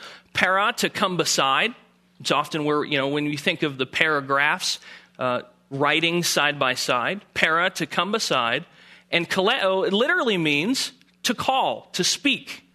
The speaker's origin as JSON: {"language": "English", "region": "New Jersey", "country": "United States", "said": "Now, I'm from Jersey, just outside of Philly, and so all of my illustrations tend to be Philadelphia illustrations."}